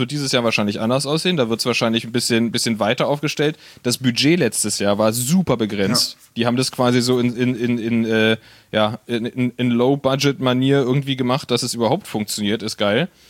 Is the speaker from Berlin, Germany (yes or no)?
yes; Berlin, Germany; Als Berliner fühlt man sich, glaube ich, hier schon wohl.